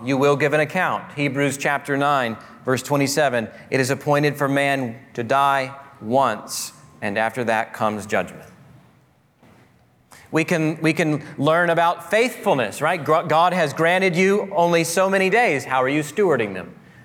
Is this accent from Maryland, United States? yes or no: no; Texas, United States; I grew up in South Texas, brush country, lots of Texas today for some reason.